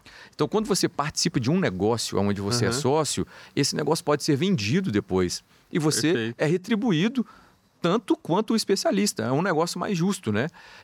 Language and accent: Portuguese; Belo Horizonte, Minas Gerais, Brazil; Eu vim de Belo Horizonte, nunca, né, não era uma condição financeira muito, uhum, boa. A minha família sempre foram... Sou filho de professora, meu pai, né, até antes de aposentar, uhum, motorista particular.